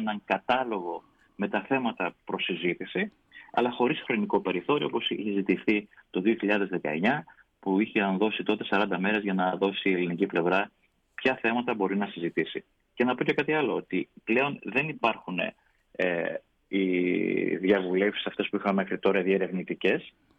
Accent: Greece; και όταν του είπα ότι είμαι Έλληνας δημοσιογράφος, πραγματικά χάρηκε

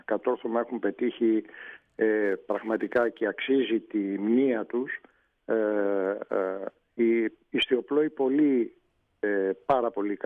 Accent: Piraeus, Attica, Greece; Μεγάλωσα στο Πειραιά και είχα και μνήμες από τη θάλασσα

